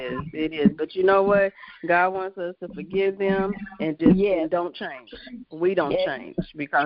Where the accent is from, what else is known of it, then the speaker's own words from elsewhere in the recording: Kentucky, United States; I'm from Kentucky. They were saying it's going to snow there for Christmas.